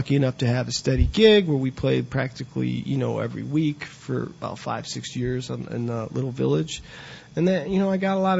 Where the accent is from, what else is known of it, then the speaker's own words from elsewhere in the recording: Chicago, Illinois, United States; I grew up in Wrigleyville. It was Puerto Rican neighborhood, you know. My mom was from Dominican Republic.